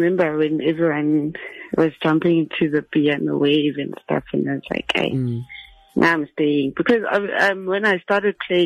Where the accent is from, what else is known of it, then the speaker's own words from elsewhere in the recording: Alexandra, Gauteng, South Africa; I grew up in Alexandra.